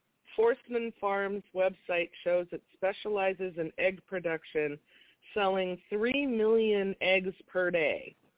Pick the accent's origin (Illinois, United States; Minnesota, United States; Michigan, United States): Minnesota, United States; And I'm from Minnesota. I've never even heard of that town.